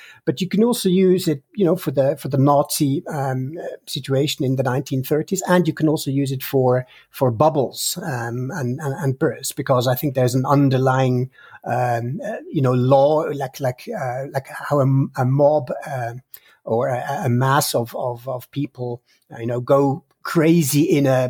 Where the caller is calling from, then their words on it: Switzerland; English is a second language; I'm talking from Switzerland, and that's actually quite I would say a Western or a global phenomena.